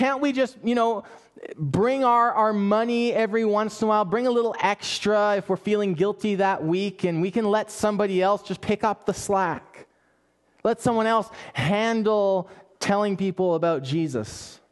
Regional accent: Canada; We're Canadian after all.

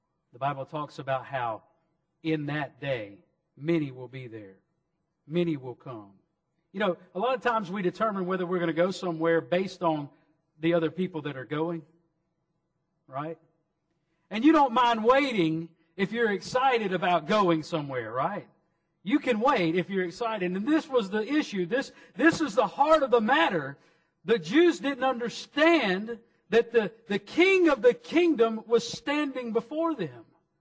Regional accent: Mississippi, United States; And you speak that way, and I speak that way too, because I'm from Mississippi.

